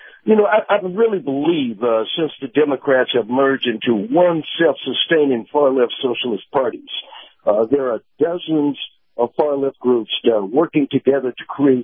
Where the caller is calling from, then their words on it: Tampa, Florida, United States; Yes, good morning, Captain. … North Tampa.